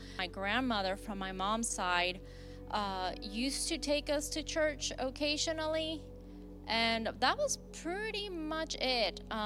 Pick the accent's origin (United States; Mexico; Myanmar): Mexico; Mexico City; Okay, so I'm originally from Mexico. I grew up in Mexico City area probably until the age of like 6. Then we moved around to a few different states.